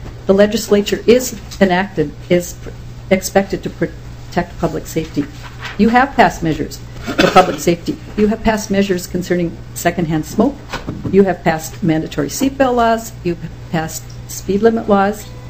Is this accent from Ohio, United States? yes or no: no; Duluth, Minnesota, United States; I'm from Duluth.